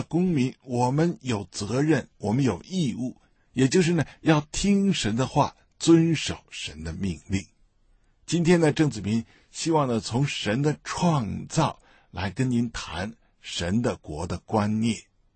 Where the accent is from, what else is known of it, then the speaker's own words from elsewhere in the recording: Beijing, China; now in Australia; 我自己呢是在北京出生北京长大的，所以我对自己的同胞呢也有一份特别的感情。后来呢1989年的时候，我有机会来到澳大利亚，在这边呢受了神学的训练。